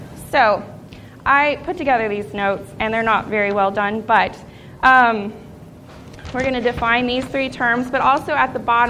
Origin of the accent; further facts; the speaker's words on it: Texas, United States; So, as a Texan, what is your perception of quality ice cream?